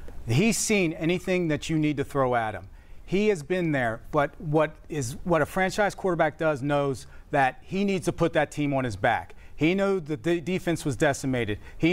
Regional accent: Pittsburgh, Pennsylvania, United States; Yeah, I'm from Pitt.

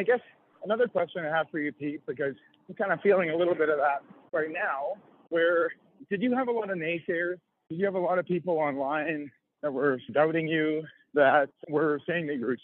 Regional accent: Calgary, Alberta, Canada; I grew up just south of Calgary. Basically, Calgary is my hometown.

